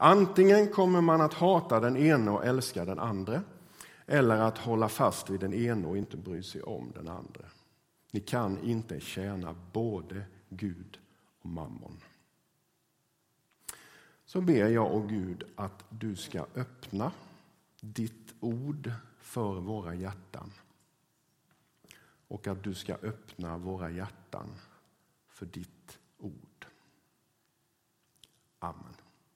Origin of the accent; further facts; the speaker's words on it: Kvarnabo, Jönköping County, Sweden; also born or lived in Örebro / Värnamo; att vara en Gnosjöbo. För det är ju det jag är från första början. Jag är ju född och uppvuxen i Kvarnabo, där jag också bor nu då. Mitt föräldrahem. Flyttade dit för ett par år sedan. Annars har jag bott lite i Örebro och i Värnamo.